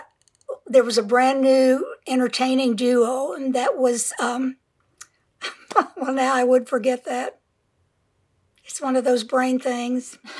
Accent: San Diego, California, United States; and I grew up in San Diego, and when we would go to dance at one of the clubs there

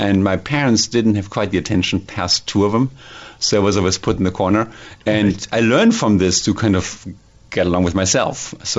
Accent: Hildesheim, Lower Saxony, Germany; now in California, United States; It's just close to Berlin, in a small city called Hildesheim, 100,000 souls, everybody, and basically, and a part of Germany

